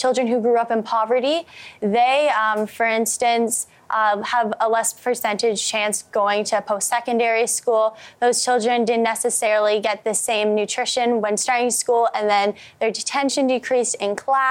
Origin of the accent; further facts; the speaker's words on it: Windsor, Ontario, Canada; I'm from Windsor, Ontario, so it's like 4.5 hours to get to sick kids.